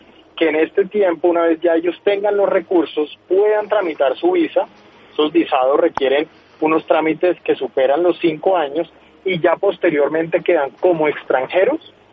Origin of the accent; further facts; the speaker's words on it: Colombia; tanto para esos migrantes como para nosotros como colombianos.